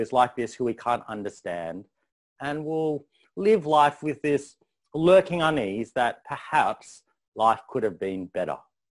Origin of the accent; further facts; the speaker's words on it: Australia; born there; I am an ABC. That's right. I'm an Australian-born Chinese, which means I'm a mix of East and West Australian and Asian cultures